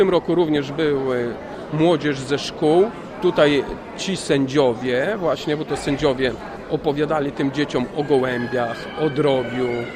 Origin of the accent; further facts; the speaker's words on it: Tomaszów Lubelski, Lublin Voivodeship, Poland; pochodzę z Tomaszowa Lubelskiego.